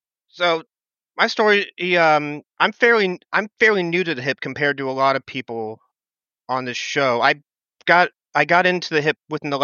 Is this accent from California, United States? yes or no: yes; Arroyo Grande, California, United States; See, I'm American. I grew up in Arroyo Grande, California, which is essentially right next to Pismo Beach